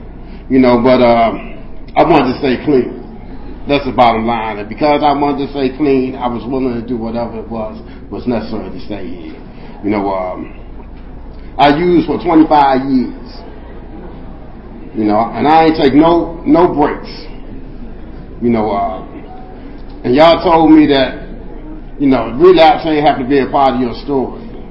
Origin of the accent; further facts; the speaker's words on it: Washington, District of Columbia, United States; You know, I'm from Washington, D.C.